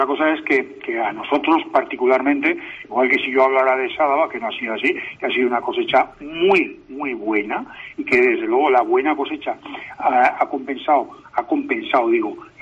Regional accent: Aragon, Spain; y me acerco a mi tierra, a mi zona, a mi patria chica, como las cinco villas

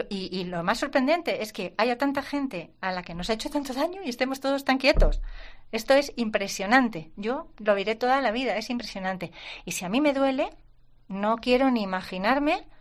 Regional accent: Santander, Cantabria, Spain; los que somos de aquí de Santander sabemos dónde estaba

